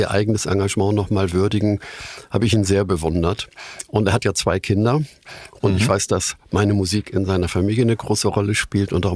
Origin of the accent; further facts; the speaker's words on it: Hamburg, Germany; weil ich irgendwie als Hamburger natürlich mich mitgefreut habe.